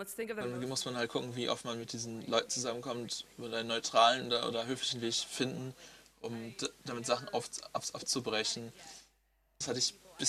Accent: Louisiana, United States; German is a second language; now in Germany; als Amerikanerin komme ich aus einem sehr spezifischen Ort, aus Louisiana, das der amerikanische Süden ist, wo es eine sehr, sehr spezielle Kultur ist. Wir sprechen zwei Sprachen, es ist Englisch. Und was anderes.

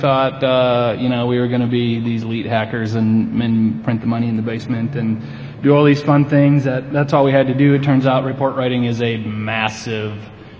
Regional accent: South Dakota, United States; we're from South Dakota, very ag based.

